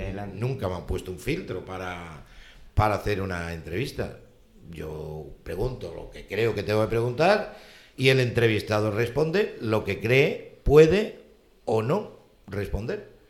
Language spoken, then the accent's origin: Spanish; Malaga, Andalusia, Spain; Siempre he simpatizado con el Real Madrid, con el Málaga, pues yo soy de Málaga, aunque no lo parezca.